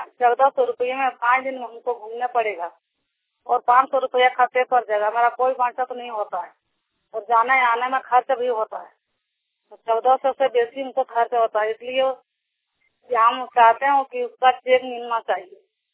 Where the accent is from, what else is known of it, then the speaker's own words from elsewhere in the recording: Khijariya, India; मेरा गांव खिजरिया है, मैं खिजरिया का सयाना हूँ।